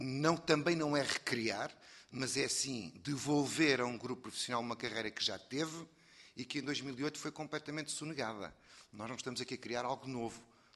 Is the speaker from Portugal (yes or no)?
yes; Portugal; como bom português tento atingi-lo de outra